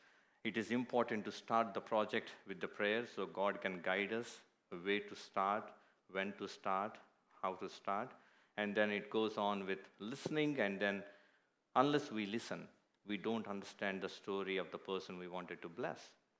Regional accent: India; I was born in India and I was grown up in India. My dad was very poor

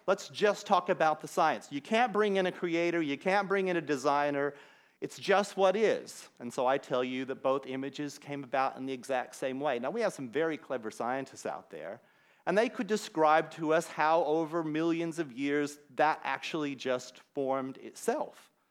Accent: Colorado, United States; it comes from my home state of Colorado.

